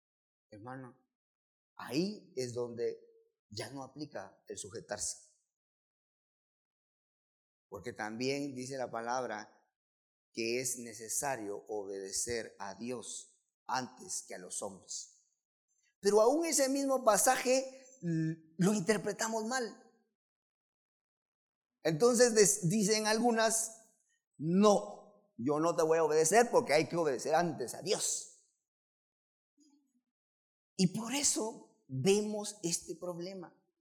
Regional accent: Chimaltenango, Guatemala; Nosotros como, no sé si como latinos, pero como chimaltecos, guatemaltecos, nos gusta estar unidos, juntos.

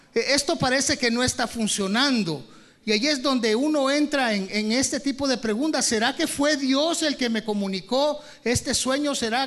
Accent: El Salvador; moved away as an adult; now in Guatemala; yo soy de El Salvador y vine a Guatemala a fundar una misión con mi familia, con mi esposa y con mi hija.

